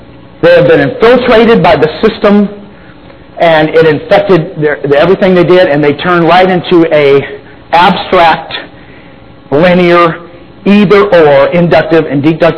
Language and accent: English; Utah, United States; See, I can relate to this because I'm from Utah and you guys are from here.